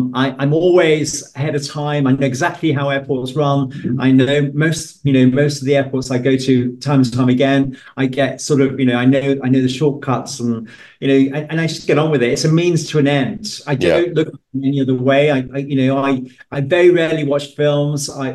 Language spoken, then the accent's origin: English; Manchester, North West England, United Kingdom; I grew up in Manchester, and you know, my parents didn't have much money. You know, my mum brought us up, and you know, I didn't go abroad till I was 17, 18.